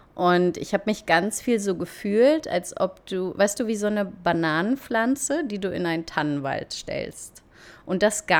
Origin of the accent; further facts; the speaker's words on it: Germany; moved away; oder wo ich aufgewachsen bin. Ich finde Deutschland super, super schön. Ich bin keine von diesen Auswanderern, die irgendwie Deutschland ganz schlimm finden und deswegen abhauen